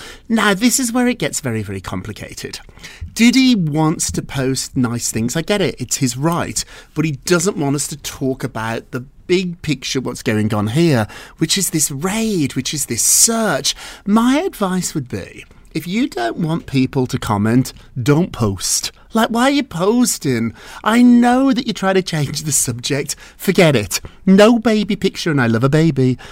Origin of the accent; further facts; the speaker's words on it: London, United Kingdom; now in New York, United States; I'm from London, so the rain makes me quite happy. But the longer that I've lived in America